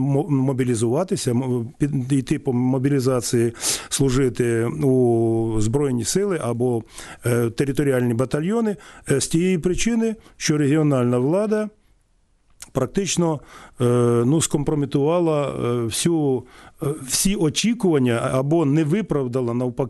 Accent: Mykolaiv Oblast, Ukraine; тієї ж моєї рідної Миколаївщини, яку ви згадали.

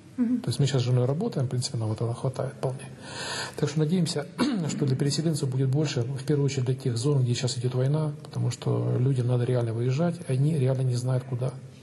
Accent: Sievierodonetsk, Luhansk Oblast, Ukraine; now in Vinnytsia, Ukraine; мне 42 года. Угу. Я из Сєвєродонецька, Луганской области.

